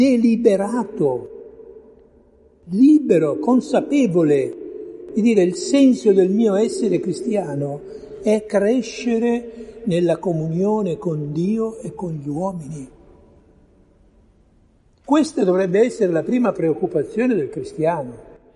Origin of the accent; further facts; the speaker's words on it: Genoa, Liguria, Italy; Io ho 74 anni, sono cresciuto a Genova, in Liguria